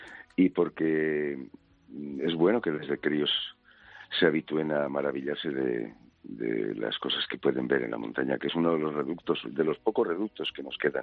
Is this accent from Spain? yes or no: yes; Azpeitia, Basque Country, Spain; Yo soy de Azpeitia, claro. De una localidad guipuzcoana cerquita de San Sebastián.